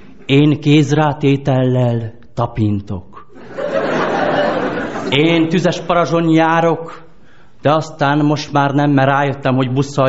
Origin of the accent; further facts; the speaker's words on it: Transylvania, Romania; amikor kiderül, hogy honnan vagyok, mert főleg a budapesti ismerőseimmel, hogy honnan vagy, Erdély.